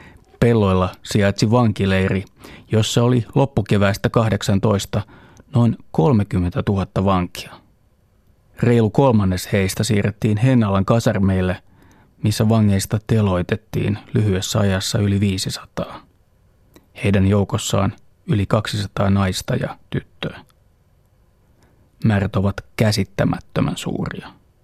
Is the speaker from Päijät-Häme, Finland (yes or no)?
yes; Lahti, Päijät-Häme, Finland; Lapsuuden kotikaupunkini Lahden keskellä sijaitsee Fellmanin puisto. Koululaisena ajoin sen ohi bussilla joka päivä.